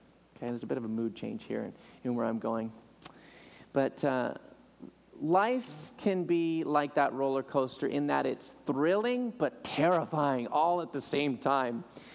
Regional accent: Canada; now in United States; I'm a Canadian citizen and U.S. permanent resident

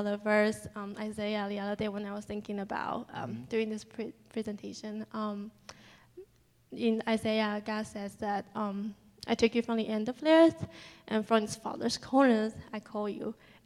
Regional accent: Nantou County, Taiwan; now in United States; Okay, so this is where I'm from. I'm from Taiwan. And from the central, the orange part, so it's kind of small, but it's called Nantou. And it's surrounded by mountains.

